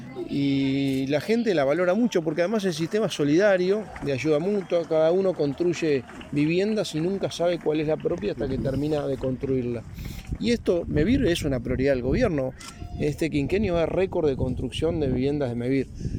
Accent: Uruguay; como uruguayo

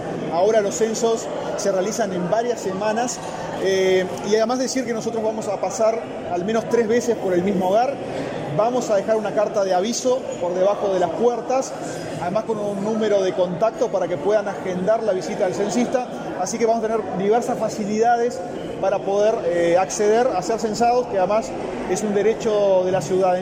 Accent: Uruguay

